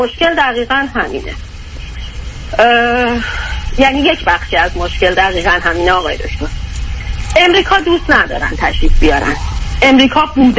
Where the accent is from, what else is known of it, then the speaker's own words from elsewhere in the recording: Iran; moved away; من فکر کردم من از ایران میام بیرون خیلی زندگی بهتری میکنم